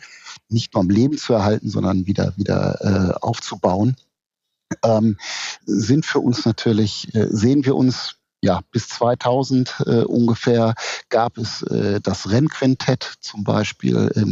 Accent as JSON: {"language": "German", "town": "Hanover", "region": "Lower Saxony", "country": "Germany", "said": "dann habe ich das als Hannoveraner ja schon schwer"}